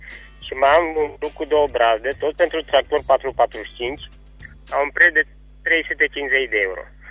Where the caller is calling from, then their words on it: Caransebeș, Caraș-Severin, Romania; de la Caransebeș